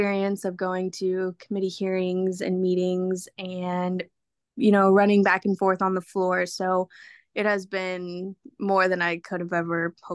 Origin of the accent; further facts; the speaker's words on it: San Antonio, Texas, United States; I'm a junior from San Antonio, Texas.